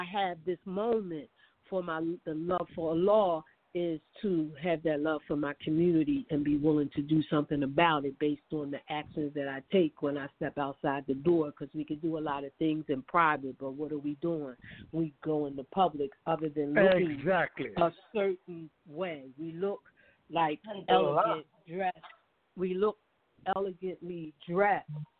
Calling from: Gastonia, North Carolina, United States; I'm calling from Gastonia.

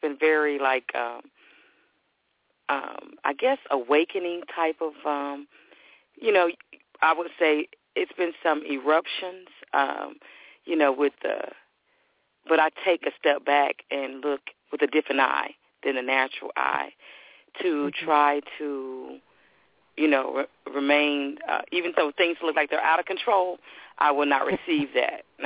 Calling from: Texas, United States

